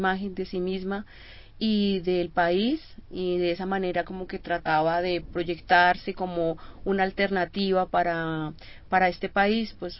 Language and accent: Spanish; Colombia; la imagen que como colombianos tenemos